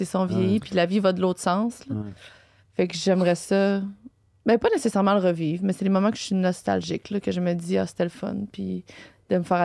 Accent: Quebec, Canada; je viens de la Gaspésie, pour ceux qui ne le savent pas, puis j'habitais en Gaspésie avec mes parents

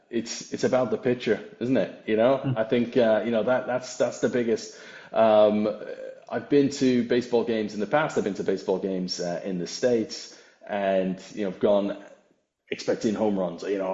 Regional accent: Winnipeg, Manitoba, Canada; now in United Kingdom; I grew up in Winnipeg as a child in Canada

